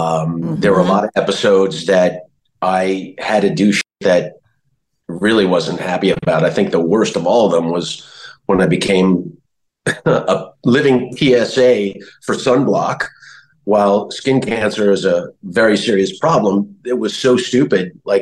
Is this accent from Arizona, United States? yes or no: no; New Jersey, United States; I mean, I grew up in New Jersey, going into New York City every day auditioning.